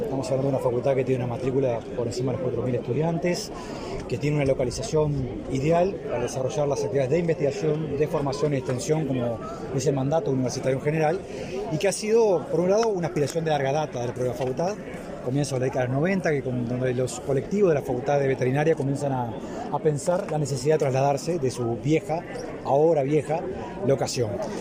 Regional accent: Uruguay

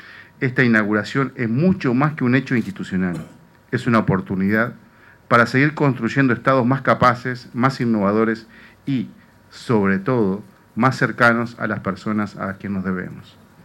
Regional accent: Canelones, Uruguay; en el plano más personal como canario me genera un especial orgullo que esta nueva sede de CLAD se instale precisamente en este departamento

